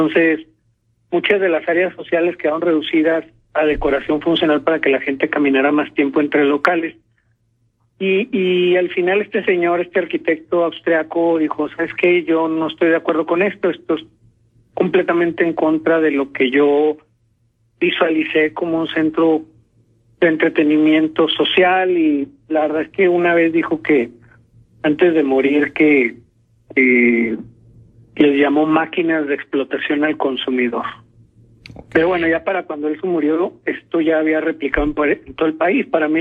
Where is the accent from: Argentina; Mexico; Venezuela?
Mexico; nosotros como mexicanos somos retecopiones y vamos a pasar lo mismo